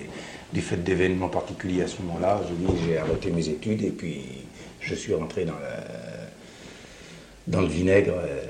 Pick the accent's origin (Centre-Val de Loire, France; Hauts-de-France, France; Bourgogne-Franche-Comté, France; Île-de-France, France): Centre-Val de Loire, France; Orléans; j'ai toujours été orléanais.